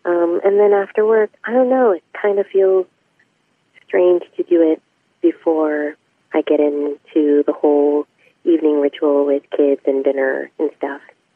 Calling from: Phoenix, Arizona, United States; I'm calling from Phoenix, Arizona

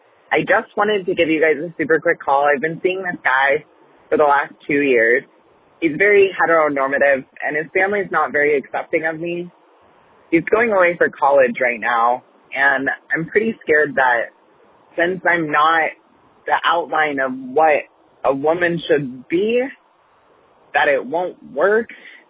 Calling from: Portland, Oregon, United States; I'm from Portland, Oregon.

